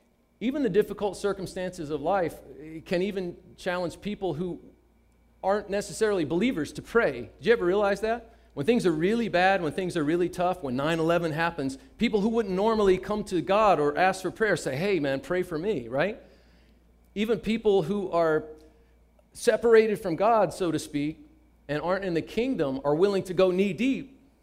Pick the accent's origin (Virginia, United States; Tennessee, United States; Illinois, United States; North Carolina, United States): Virginia, United States; also born or lived in Mississippi; I grew up in the South, in Virginia and Mississippi, and I even spent some time in Florida for a summer as a kid.